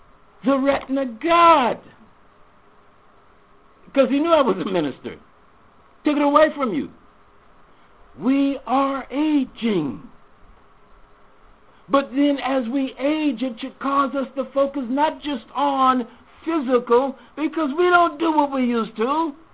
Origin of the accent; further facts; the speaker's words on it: the South, United States; I think back to just growing up in the South.